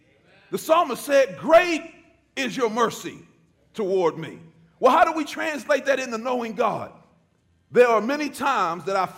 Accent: Braddock, Pennsylvania, United States; Lord, I remember growing up in Braddock and all the things that I did apart from you.

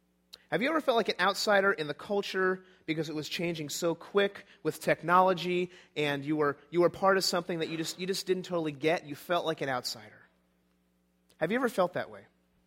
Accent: Middletown, New Jersey, United States; also born or lived in Colorado; I grew up in Middletown, New Jersey, just about an hour south of here. Lived there my whole life.

